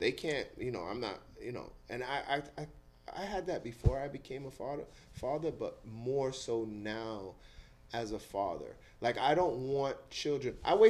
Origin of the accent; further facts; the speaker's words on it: Bronx, New York, United States; I don't think there are people that are like, you know, I grew up in East Chester Projects.